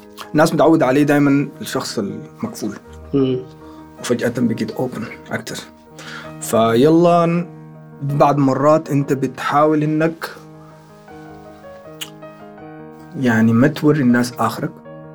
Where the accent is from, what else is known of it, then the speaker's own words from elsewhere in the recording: Sudan; moved away as an adult; now in United Arab Emirates; أنا اتولدت وعشت في السودان، وفي حياتي ما طلعت من السودان إلا هنا ده على الإمارات